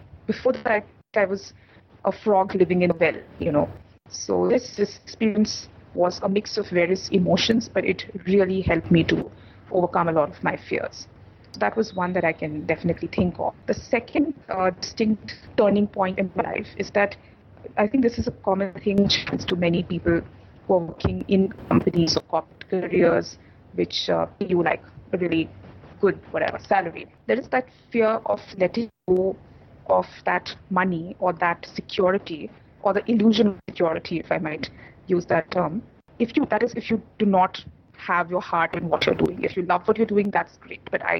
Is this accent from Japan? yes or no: no; India; first language Bengali; English is a second language; So, I speak Bengali as my mother tongue. And, you know, of course, Hindi is a national language. So, I come from a Bengali background. And if you've heard of the city of Calcutta, I stay somewhere close to Calcutta.